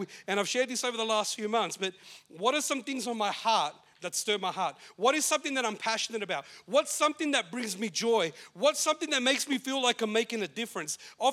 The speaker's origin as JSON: {"language": "English", "town": "Maidstone", "region": "South East England", "country": "United Kingdom", "tie": "born or raised there", "said": "We were, you know, recently took the kids where we grew up in Maidstone."}